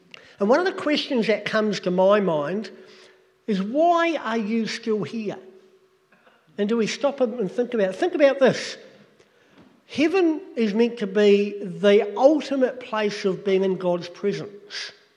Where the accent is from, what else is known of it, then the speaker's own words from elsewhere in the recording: New Zealand; moved away; I grew up in New Zealand, and we drive in a slightly different way to you over here.